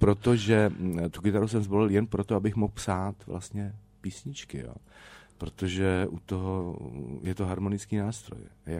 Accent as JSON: {"language": "Czech", "town": "Hostinné", "region": "Hradec Králové Region", "country": "Czechia", "said": "Já pocházím z Hostinného."}